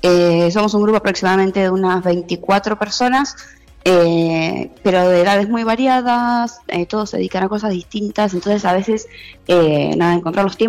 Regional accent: Tres Arroyos, Buenos Aires Province, Argentina; Yo nací en Tres Arroyos

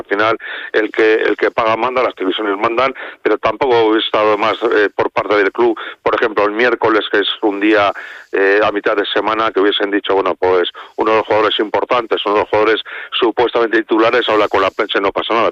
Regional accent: Bilbao, Basque Country, Spain; tanto para la gente que somos de aquí de Bilbao como para los extranjeros

